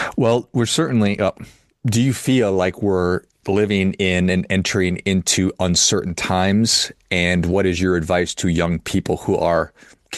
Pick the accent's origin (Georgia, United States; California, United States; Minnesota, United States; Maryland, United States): Minnesota, United States; Well, I've been to Iowa, and I'm from Northern Minnesota.